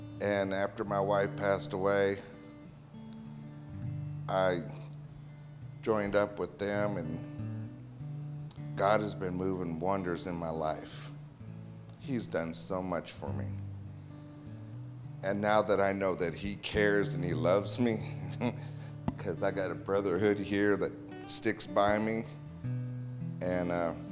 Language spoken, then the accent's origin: English; Anchorage, Alaska, United States; I'm originally from Anchorage, Alaska, but I came down here